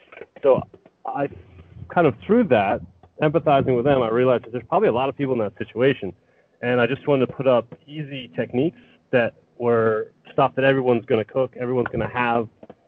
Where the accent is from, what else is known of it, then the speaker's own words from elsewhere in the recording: Vermont, United States; also born or lived in New Jersey; Born and raised in Vermont with a brief stint in New Jersey, and then back to Vermont.